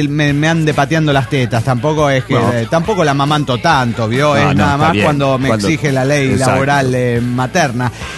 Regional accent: Argentina; Hola, chicos … de Argentina.

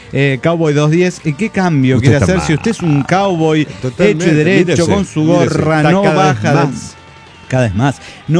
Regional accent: Veracruz, Mexico; les quiero contar de mi pueblo natal, Veracruz.

